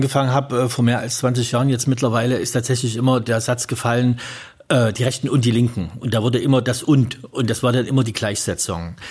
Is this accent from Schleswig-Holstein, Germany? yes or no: no; Johanngeorgenstadt, Saxony, Germany; aus der Region, wo ich herkomme, aus der Erzgebirge, Johanngeorgenstadt